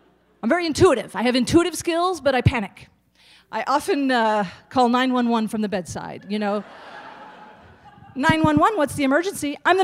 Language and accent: English; the Ozarks, United States; I'm from the Ozarks, so I have to, keep in touch. That's all I'm saying. I'm originally from the Ozarks.